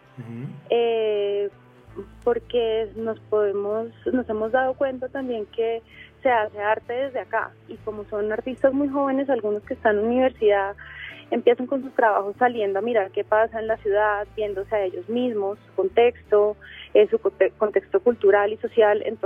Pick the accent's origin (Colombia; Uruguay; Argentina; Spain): Colombia; somos buenos colombianos